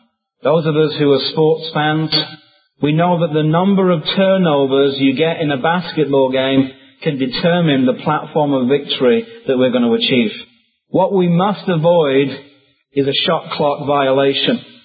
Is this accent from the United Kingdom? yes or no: yes; United Kingdom; Remember, you're Americans. I'm the British guy. British people are always reticent.